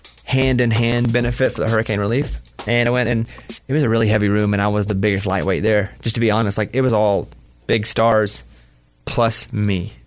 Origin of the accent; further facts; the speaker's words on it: Arkansas, United States; Because, listen, I grew up in Arkansas, camped constantly.